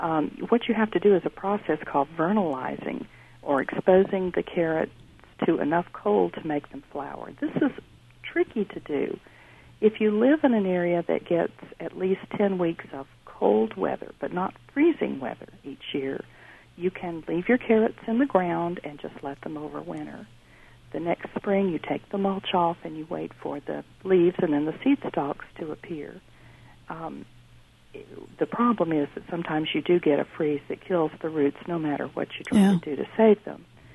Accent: the South, United States; I grew up in the South, and I was raised on very plain, wholesome cooking.

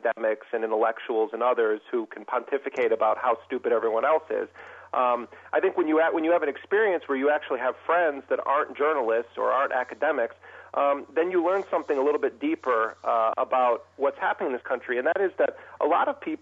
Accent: Midwest, United States; You know, I'm from the Midwest, though. I'm not from one of the coasts.

